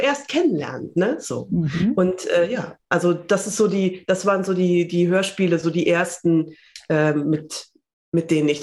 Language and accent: German; Castrop-Rauxel, North Rhine-Westphalia, Germany; Ich komme aus Castrop-Rauxel, die kommen aus Castrop-Rauxel.